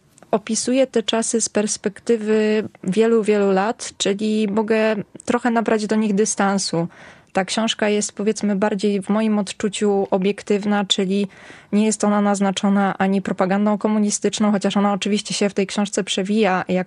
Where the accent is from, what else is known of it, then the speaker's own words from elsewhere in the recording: Szczecin, West Pomeranian Voivodeship, Poland; Ponieważ jestem z Niebuszewa